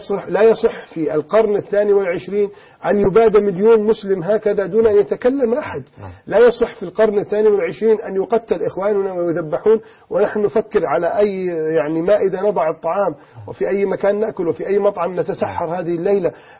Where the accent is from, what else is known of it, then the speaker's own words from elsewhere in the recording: Egypt; هذا ما كان يحدث في السابق عندنا في مصر أكثر من مرة